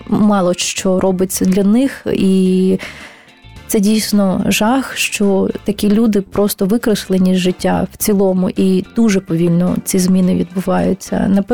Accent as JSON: {"language": "Ukrainian", "region": "Kyiv", "country": "Ukraine", "tie": "born or raised there", "said": "Хоча я Київ обожнюю, це моє рідне місто, дійсно, хоча багато хто думає, що я з Чернігова. Мій рід з Чернігова, але я киянка."}